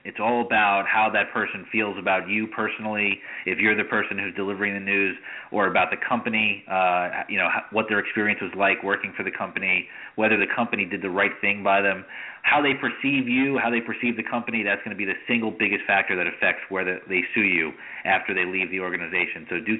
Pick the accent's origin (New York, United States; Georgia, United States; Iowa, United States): New York, United States; My home state of New York is almost as bad, but not quite.